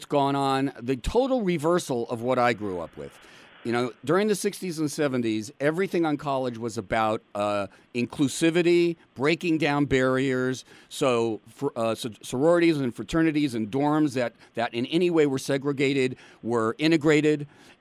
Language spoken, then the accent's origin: English; California, United States; She also grew up in Canada. I grew up in California.